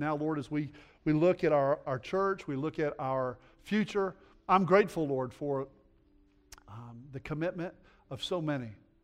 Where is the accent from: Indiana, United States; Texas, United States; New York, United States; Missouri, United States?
Texas, United States; Oak Hill; Now, I grew up in First Baptist Church, Oak Hill, Texas, right?